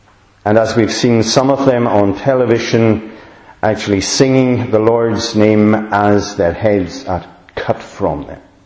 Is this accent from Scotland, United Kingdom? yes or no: yes; Stornoway, Scotland, United Kingdom; At that time, when I was 18, come from Stornoway, my accent betrays me there.